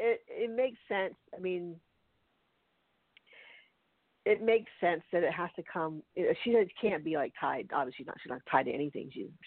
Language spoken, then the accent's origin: English; the South, United States; I'm the one from the South